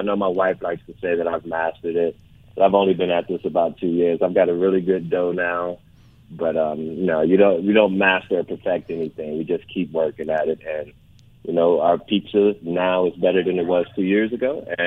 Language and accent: English; Los Angeles, California, United States; I'm just an American kid, a black kid, grew up in South Central.